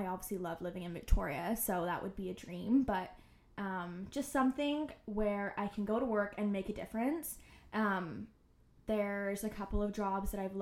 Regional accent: Birmingham, West Midlands, United Kingdom; I was born and raised in England in a little city called Birmingham, or just outside of.

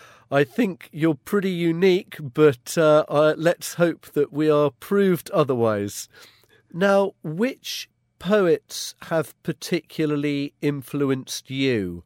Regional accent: England, United Kingdom; being an Englishman

